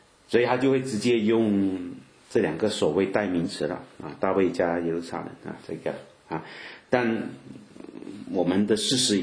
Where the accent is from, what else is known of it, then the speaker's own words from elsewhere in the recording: China; 这个我们说我们中国人呢就不用太讲究啦